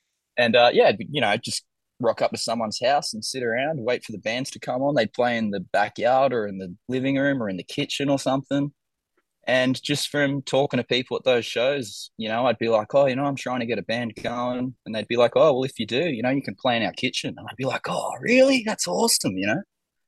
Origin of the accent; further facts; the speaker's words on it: Mackay, Queensland, Australia; also born or lived in Sunshine Coast, Australia; No, so I grew up in Mackay, which is like a mining town in central Queensland, and in high school I moved to the Sunshine Coast, which is about an hour and a half north of Brisbane.